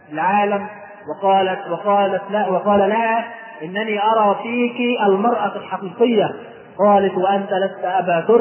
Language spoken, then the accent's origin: Arabic; Egypt; فاضطررت إلى أن أسافر من القاهرة إلى قريتي في شمال مصر